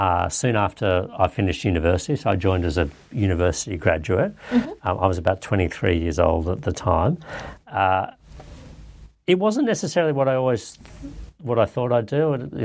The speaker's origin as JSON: {"language": "English", "town": "Sydney", "region": "New South Wales", "country": "Australia", "tie": "born or raised there", "also_born_or_lived": "Canada", "said": "I represent New South Wales, the state of New South Wales. I wasn't born here. I was born in Canada, but my family migrated here when I was about 4 years old. I grew up in Sydney"}